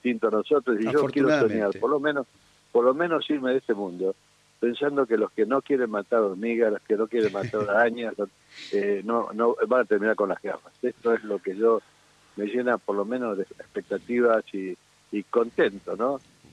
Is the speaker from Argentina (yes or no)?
yes; Argentina; Tienen que sentarse a dialogar como argentinos.